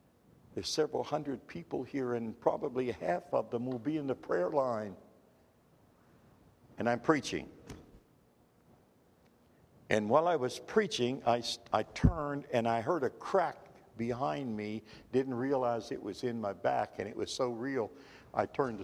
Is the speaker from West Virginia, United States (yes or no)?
yes; West Virginia, United States; Listen, I'm a hillbilly from West Virginia.